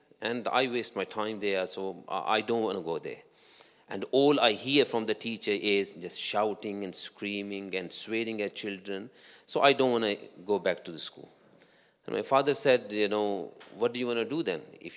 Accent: Pakistan; growing up in Pakistan and growing up in a family that was practicing, alhamdulillah, religious family, and not a wealthy family either.

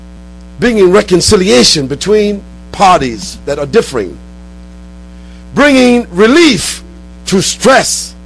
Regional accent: Brooklyn, New York, United States; And I was raised in Brooklyn

